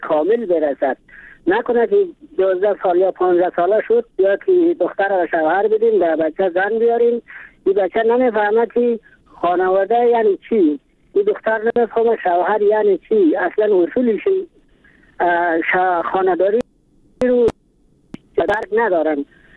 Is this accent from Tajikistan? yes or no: no; Mazar-i-Sharif, Balkh, Afghanistan; از مزار شریف هستم.